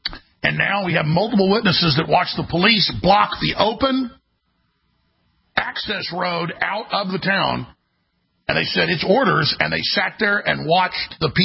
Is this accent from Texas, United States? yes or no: yes; Texas, United States; I guess I'm a Texan. I guess I'm a throwback.